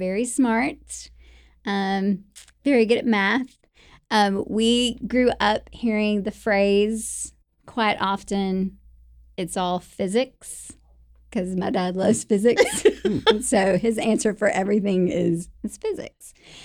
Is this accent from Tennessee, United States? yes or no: yes; Tullahoma, Tennessee, United States; I am from Tullahoma, Tennessee.